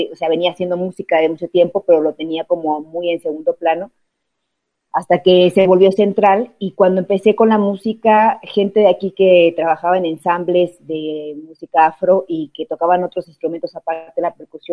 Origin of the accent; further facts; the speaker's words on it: Mexico; soy mitad norteña y mitad veracruzana, que si la abuela era afrodescendiente